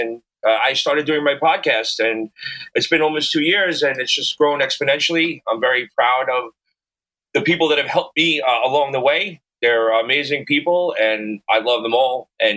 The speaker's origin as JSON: {"language": "English", "town": "Brooklyn", "region": "New York", "country": "United States", "tie": "born or raised there", "said": "Canarsie, Brooklyn. Yeah, so I'm a Brooklyn boy that just fell in love with Manhattan and got out as soon as I possibly could."}